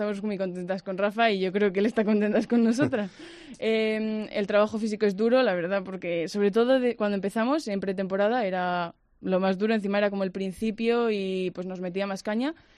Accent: Palencia, Castile and León, Spain; Sí, soy de Palencia.

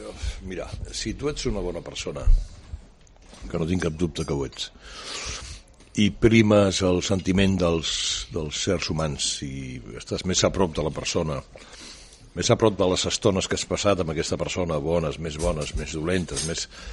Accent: Barcelona, Catalonia, Spain; accent: xava; jo el meu català d'ara és passable, però el que tenia llavors era horrorós, era molt xava.

